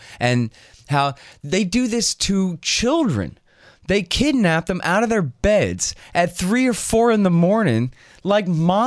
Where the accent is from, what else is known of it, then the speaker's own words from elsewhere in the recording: United States; I was raised in American public school